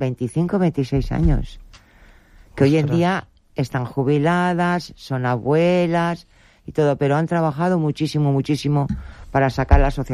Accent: Benidorm, Valencian Community, Spain; Que somos mujeres de Benidorm que defendemos

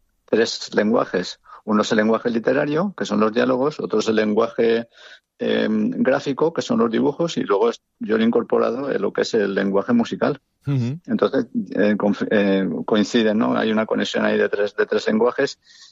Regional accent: Valencia, Valencian Community, Spain; moved away as an adult; now in Villajoyosa, Spain; Salí de Valencia con 25 años y llevo ya aquí 42 años que estoy en Villajoyosa. Yo vivo aquí en la vila

